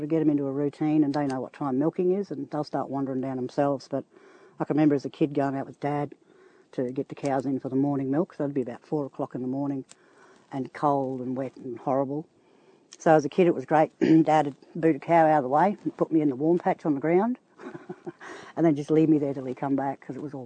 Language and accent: English; Malanda, Queensland, Australia; also born or lived in Atherton, Australia; I was born in Atherton, actually, and spent sort of most of my young life on a dairy farm just outside of Malanda, which was great.